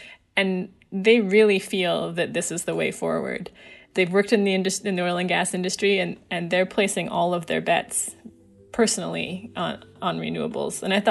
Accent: Alberta, Canada; I grew up in Alberta

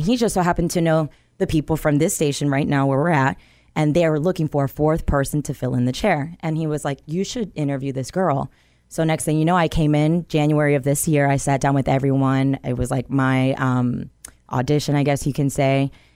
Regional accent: Florida, United States; I am originally from South Florida. So born and raised down there. My dad is Cuban. My mom is Panama. Yes, I speak Spanish también.

